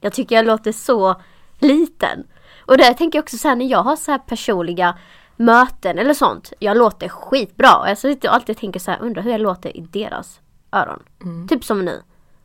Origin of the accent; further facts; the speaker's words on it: Blekinge, Sweden; jag är från Blekinge, jag är från Skåne.